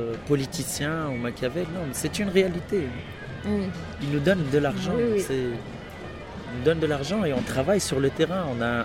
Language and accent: French; Tunisia; on n'est pas là en tant que Tunisien, on est là en tant qu'artiste.